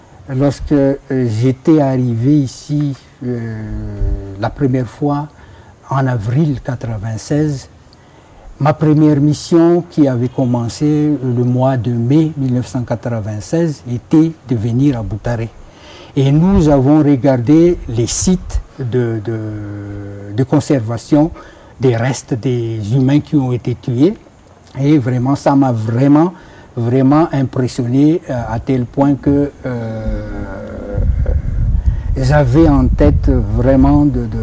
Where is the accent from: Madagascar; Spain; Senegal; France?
Madagascar; Je suis malgache, donc je viens de Madagascar.